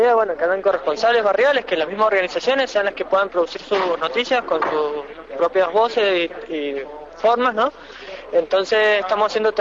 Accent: Mendoza, Argentina; de Mendoza

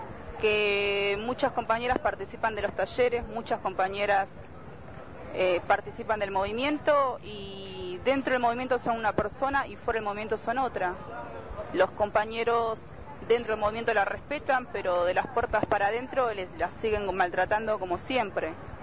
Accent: La Matanza, Buenos Aires Province, Argentina; yo soy de La Matanza, te puedo hablar básicamente de La Matanza

